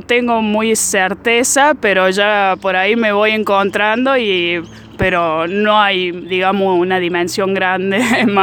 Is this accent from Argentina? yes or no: yes; La Granja, Córdoba, Argentina; Sí, soy de acá, de La Granja. Desde que nací, digamos, me he criado en esta zona.